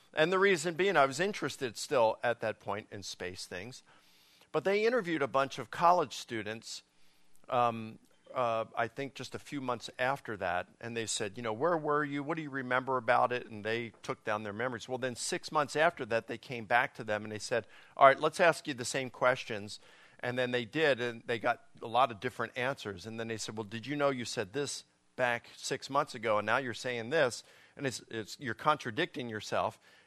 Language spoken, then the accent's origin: English; Baltimore, Maryland, United States; And I grew up in Baltimore, and I can remember, you know, sometimes I'd walk down, I grew up in Baltimore City, and I'd see the servicemen walking in their uniforms